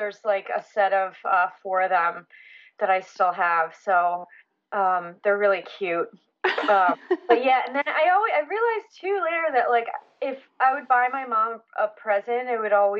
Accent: York, Pennsylvania, United States; now in Philadelphia, United States; I grew up in York, Pennsylvania.

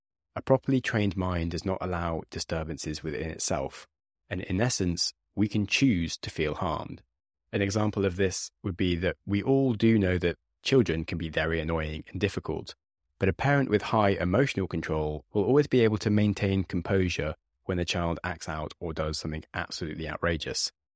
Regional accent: United Kingdom; accent: British; I am British and my British accent is awful.

